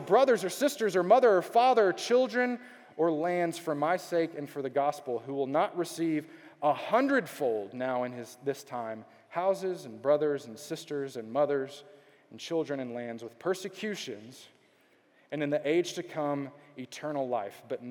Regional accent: Beaumont, Texas, United States; I grew up in Beaumont, which is not Houston, right? I grew up in Beaumont, and at an early age, I gave my life to the Lord.

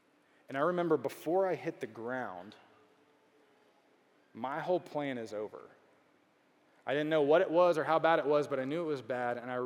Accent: Beaumont, Texas, United States; I grew up in Beaumont, which is not Houston, right? I grew up in Beaumont, and at an early age, I gave my life to the Lord.

